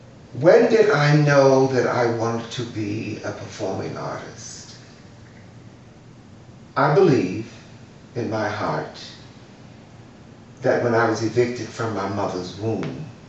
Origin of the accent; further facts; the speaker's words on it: Baltimore, Maryland, United States; When I was growing up in Baltimore, Maryland, as I'm sure every black neighborhood across the country had, a street that was the cultural spine of the neighborhood.